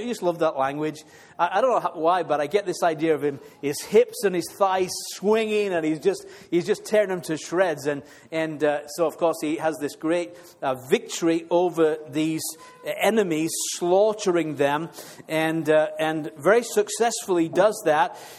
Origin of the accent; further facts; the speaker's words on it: England, United Kingdom; My wife's Irish, I'm English.